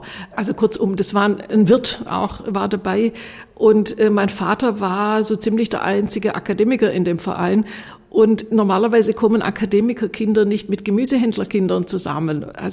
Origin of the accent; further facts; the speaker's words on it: Stuttgart, Baden-Württemberg, Germany; now in Berlin, Germany; In gewisser Weise schon.